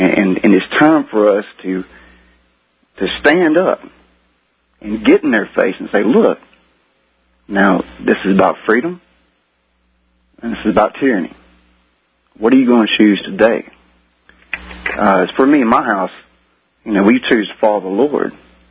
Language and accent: English; Mississippi, United States; I'm from Mississippi. Yes, country folks can survive by God's grace.